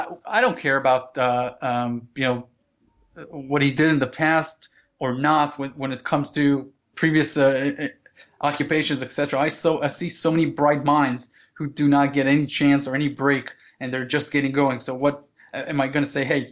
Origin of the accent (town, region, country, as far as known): Israel; born or raised there